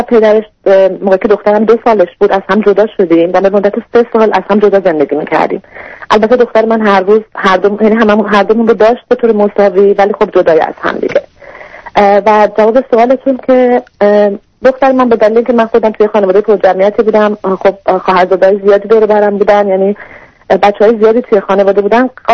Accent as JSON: {"language": "Persian", "country": "Iran", "moved": "yes", "said": "ما حدود 4 سال هست که از ایران مهاجرت کردیم"}